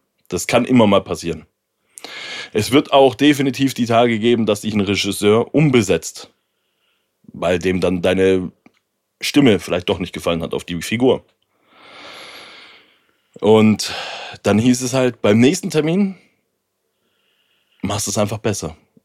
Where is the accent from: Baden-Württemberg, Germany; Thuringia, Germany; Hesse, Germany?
Baden-Württemberg, Germany; accent: Swabian; Durch mein Deutschrap war ja mein schwäbischer Dialekt sowieso nicht ganz so vorhanden wie jetzt bei dir zum Beispiel.